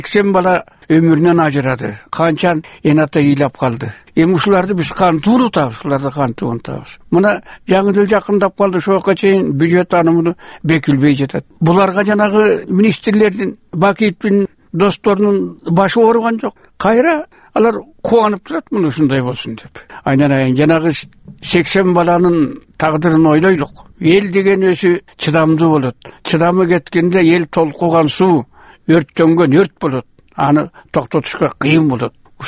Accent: Kant, Chuy Region, Kyrgyzstan; Канттан келдим.

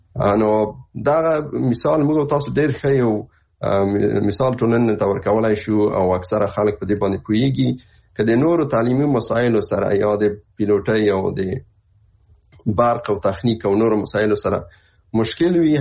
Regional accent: Afghanistan; ځکه موږ بس په افغانستان کې دی هغلته هم لومړنی ښوونځی هم هلته ویلی د های سکوله پورې

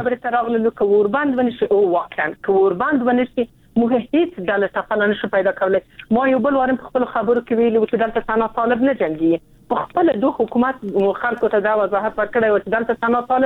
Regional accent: Afghanistan; ته مسلمان یې موږ مسلمان یو ته افغان یې زه افغان یم

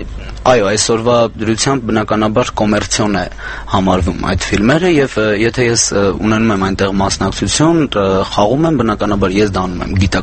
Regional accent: Vardenik, Gegharkunik, Armenia; Ես Վարդենիկից եմ, Մարտունու շրջանի Վարդենիկ գյուղից

